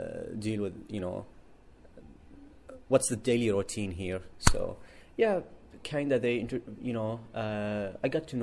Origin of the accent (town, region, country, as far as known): Aleppo, Aleppo Governorate, Syria; English is a second language; moved away as an adult